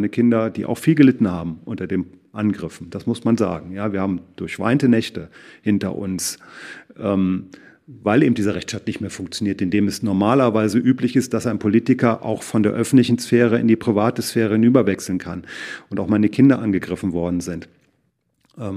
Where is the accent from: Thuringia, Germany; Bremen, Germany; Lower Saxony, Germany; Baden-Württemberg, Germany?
Thuringia, Germany; Bornhagen; born or raised there